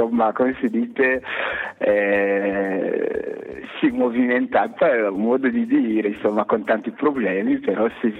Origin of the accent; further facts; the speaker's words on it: Bukavu, South Kivu, DR Congo; also born or lived in Kinshasa; io sono nato tanti anni fa, ho 44 anni, sono nato all'est, proprio dove ci sono i problemi, a Bukavu, però sono cresciuto a Kinshasa, nella capitale, dove ho studiato